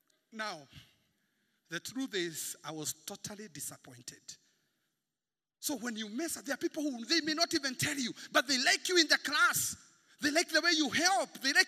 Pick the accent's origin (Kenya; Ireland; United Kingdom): Kenya; Limuru, Kiambu County; I grew up in Limuru just here, and I stayed in a plot where there was this lady I really admired.